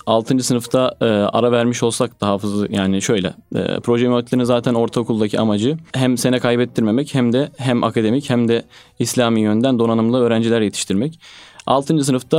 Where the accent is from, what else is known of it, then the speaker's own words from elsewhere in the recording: Kayseri, Turkey; born there; ben Kayseri'de merkezde doğdum ama memleketimiz Tomarza ilçesi.